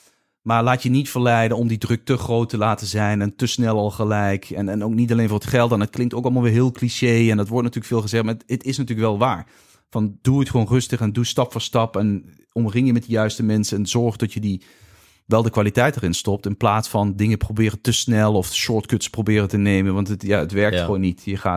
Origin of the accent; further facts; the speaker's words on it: Netherlands; Ik denk dat wij als Nederlanders zijn nog steeds ook wel echt veel succesvolle ondernemers.